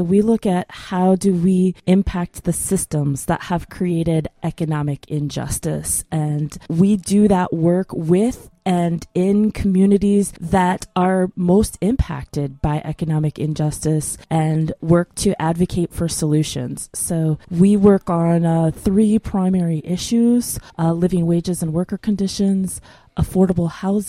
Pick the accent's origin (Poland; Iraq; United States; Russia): United States; Cleveland, Ohio; now in Asheville, United States; I'm from Cleveland, Ohio, okay, originally.